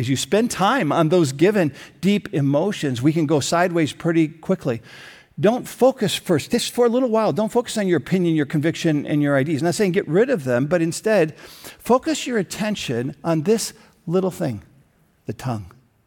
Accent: United States; We get to live in a country where we have the freedom of speech. I love being an American this way.

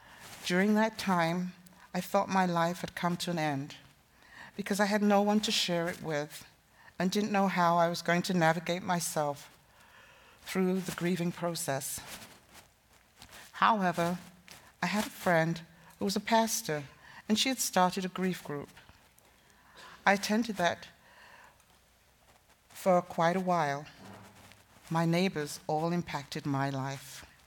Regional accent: England, United Kingdom; also born or lived in Guyana; I was born in Guyana and was raised in England. I have two children, a boy and a girl, and five grandchildren. I was raised in a Christian home and attended a Christian school.

